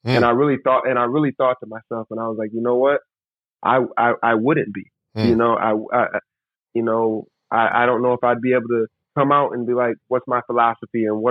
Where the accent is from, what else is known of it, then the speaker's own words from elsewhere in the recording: Lansing, Michigan, United States; also born or lived in Toledo; I'm born and raised in Lansing, Michigan, so Lansing is home.